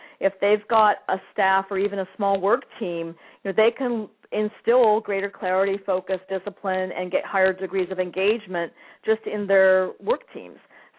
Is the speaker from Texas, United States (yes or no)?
no; Pittsburgh, Pennsylvania, United States; I'm from Pittsburgh, Pennsylvania. I'm a scrappy gal.